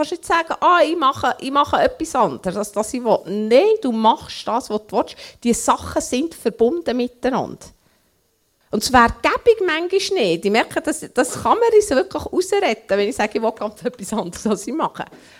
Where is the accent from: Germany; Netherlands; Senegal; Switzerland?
Switzerland; Und da sind wir Schweizer sehr schwach.